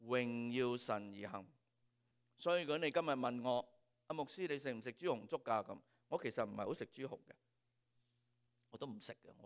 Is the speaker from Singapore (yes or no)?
no; Hong Kong; 我们在香港成长的时候